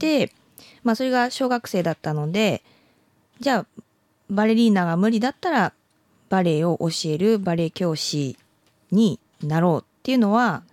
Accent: Joetsu, Niigata, Japan; born there; 当たり前のように上越で生まれたから上越に帰ってきて仕事をするっていうのが自分の中では当たり前だったので。

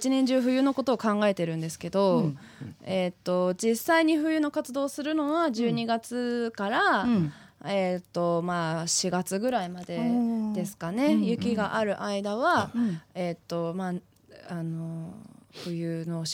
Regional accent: Tokyo, Japan; お父さんがアメリカ人で、はいはいはい、お母さんが日本人で、うん、でもう東京で生まれて育って、ずっと住んでました。

